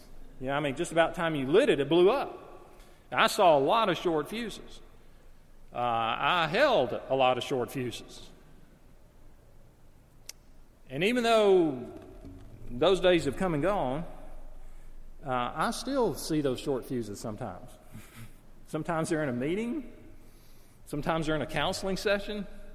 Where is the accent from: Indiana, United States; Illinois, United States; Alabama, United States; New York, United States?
Alabama, United States; You know, I mean, I was from Alabama. I told you, we were smart.